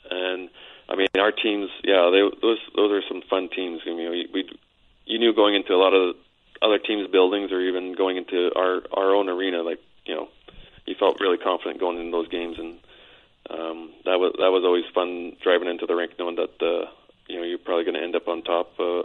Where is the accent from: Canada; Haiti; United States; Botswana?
Canada; Saskatchewan; I mean, I grew up in Saskatchewan.